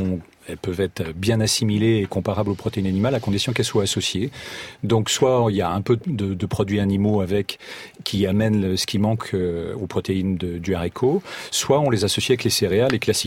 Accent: Pays de la Loire, France; Moi, je viens de Vendée, donc je me suis amusé à utiliser le haricot.

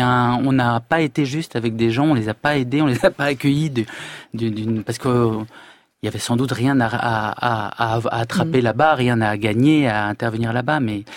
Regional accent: Syria; Moi, j'ai grandi en Syrie dans les années 80-90. C'était un pays très différent de ce que c'était même avant la guerre.

